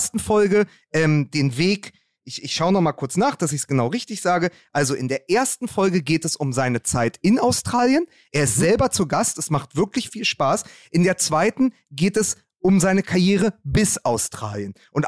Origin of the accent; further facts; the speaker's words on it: Spandau, Berlin, Germany; Spandau, hörst du da, wo ich herkomme, da hörst du das immer noch auf den Plätzen.